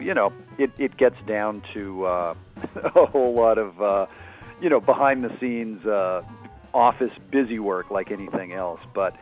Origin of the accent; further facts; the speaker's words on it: Edmonton, Alberta, Canada; I'm from Edmonton, Alberta, pretty good sized city of about 1 million.